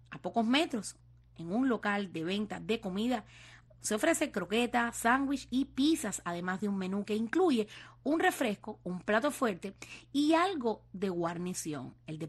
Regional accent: Cuba; moved away; yo les digo que yo salí de Cuba en el año 95.

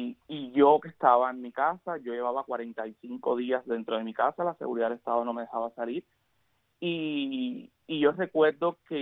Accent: Cuba; moved away as an adult; siempre lo he dicho desde el 5 de enero que salí de Cuba.

